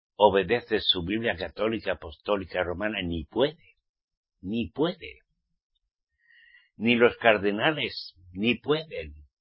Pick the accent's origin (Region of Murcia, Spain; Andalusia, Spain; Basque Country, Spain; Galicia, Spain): Basque Country, Spain; born there; Yo también fui católico, apostólico. Y romano, eso decían, aunque yo no nací en Roma. No. En el País Vasco. España.